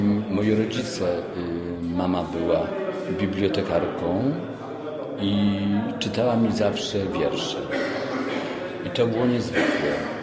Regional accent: Nowy Wiśnicz, Lesser Poland, Poland; Mimo że z małej miejscowości pochodzę, spod Krakowa, z Nowego Wiśnicza, koło Wadowic

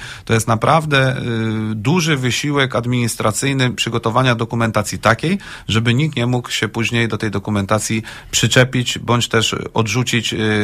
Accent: Szczecin, West Pomeranian Voivodeship, Poland; ja urodziłem się w Szczecinie, tam mieszkałem ponad 20 lat.

